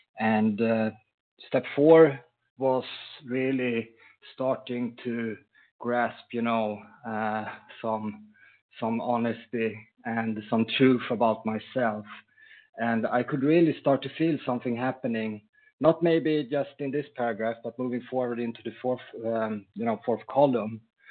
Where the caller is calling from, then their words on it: Sweden; I'm calling in. I'm a recovered compulsive worried, and I'm calling in from Sweden.